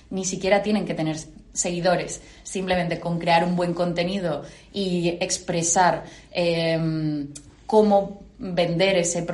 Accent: Málaga, Andalusia, Spain; accent: Malaga; also born or lived in Madrid; Bueno, yo soy madrileña, realmente de nacimiento, pero llevo toda la vida viviendo en Málaga, sí.

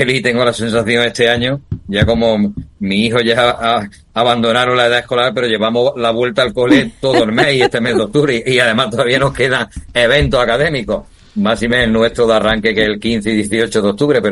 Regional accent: Málaga, Andalusia, Spain; me pilla aquí en mi tierra, en Andalucía y en Málaga

